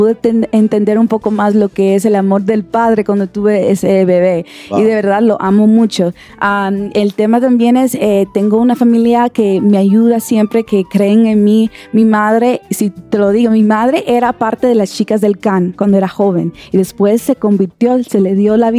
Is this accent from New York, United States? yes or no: yes; New York, United States; born there; yo soy dominicana porque mi mamá y mi papá nacieron en la República Dominicana, pero yo nací en New York. Entonces, soy gringa, pero no soy gringa a la misma vez.